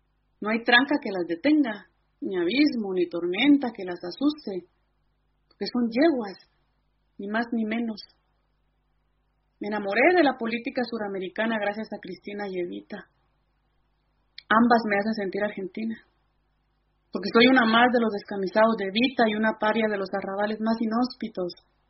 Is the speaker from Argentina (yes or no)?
no; Guatemala; En mi pueblo, que queda en el oriente de Guatemala, que colinda con El Salvador, árido como él solo, en aquellos cerros yermos